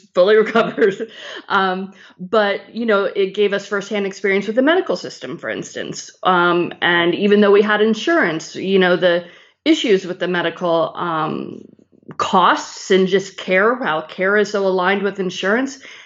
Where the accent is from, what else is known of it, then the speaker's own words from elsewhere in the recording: Chicago, Illinois, United States; mostly because I grew up in Chicago and I was watching this documentary on Hulu about Chicago